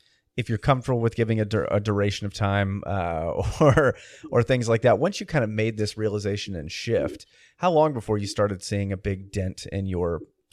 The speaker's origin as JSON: {"language": "English", "town": "Chico", "region": "California", "country": "United States", "tie": "born there", "said": "But I was born in Chico"}